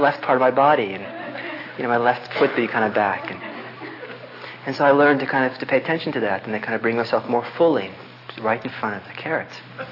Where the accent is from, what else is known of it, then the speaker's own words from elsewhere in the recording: California, United States; And here I come from California.